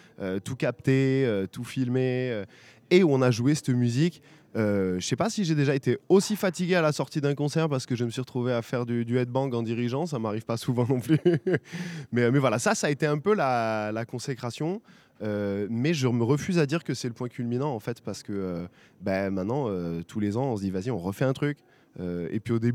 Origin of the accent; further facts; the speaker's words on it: Revel, Occitanie, France; Moi, je viens de Revel.